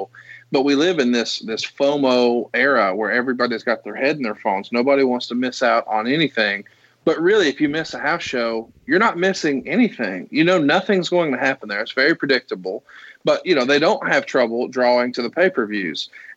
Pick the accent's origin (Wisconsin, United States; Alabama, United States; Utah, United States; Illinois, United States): Alabama, United States; Prattville; I grew up in Prattville, which is a suburb of Montgomery, so I'm familiar with the theme song